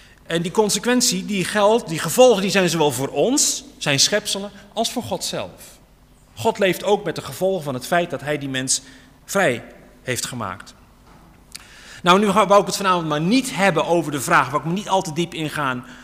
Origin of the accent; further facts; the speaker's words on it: Netherlands; Zeggen we misschien, ja, maar wij zijn gedisciplineerder. Wij zijn Nederlanders.